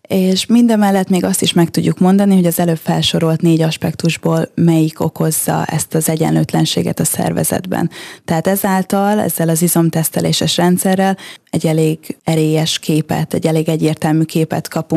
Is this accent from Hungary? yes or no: yes; Hungary; now in Ilkley, United Kingdom; vagy esetleg hazavissza Magyarországra, és a többi, és a többi. Hát az lett a vége, hogy felköltöztem Skóciához elég közel, de még mindig Angliába, egy nagyon kicsi kisvárosba.